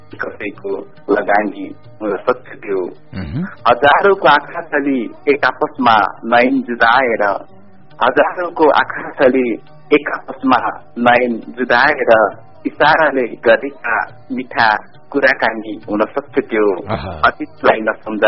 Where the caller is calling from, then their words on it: Lumbini Province, Nepal; म रूपन्देहीबाट।